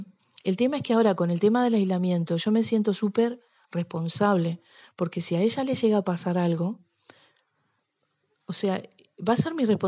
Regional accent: Uruguay; now in Spain; vengo de Uruguay

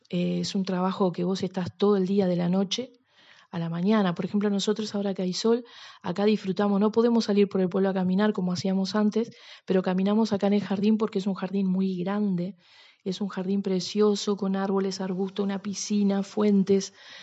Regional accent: Uruguay; now in Spain; vengo de Uruguay

